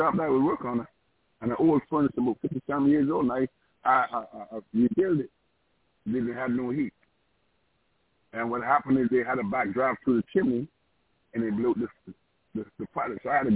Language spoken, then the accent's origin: English; Barbados; born there; So when I go to Ghana, I don't have to get a visa because I was born in Barbados.